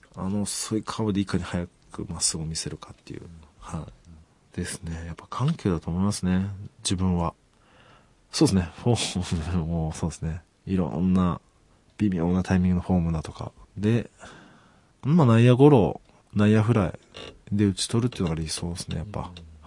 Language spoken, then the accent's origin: Japanese; Yaizu, Shizuoka, Japan; その、作ってる会社が自分の地元の焼津なんで、その焼津でも自分の住んでるところがちょっと近めのところだと思うんで、